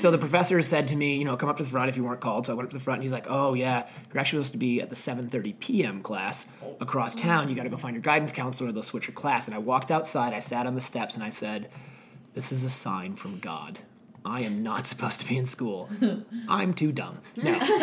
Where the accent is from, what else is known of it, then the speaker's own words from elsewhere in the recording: Mequon, Wisconsin, United States; So I was born in St. Mike's Hospital in Milwaukee, Wisconsin.